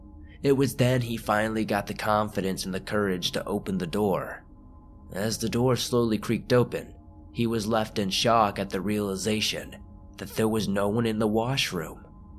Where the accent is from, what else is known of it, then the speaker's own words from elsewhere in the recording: Strathroy, Ontario, Canada; The house itself is located near my hometown of Strathroy, Ontario.